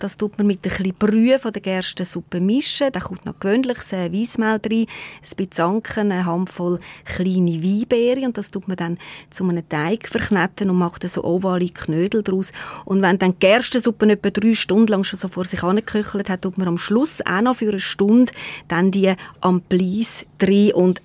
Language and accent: German; Zurich, Switzerland; Ist klar, als Zürcherin ist natürlich jetzt die rätoromanische Küche nicht das, was ich alltag mache.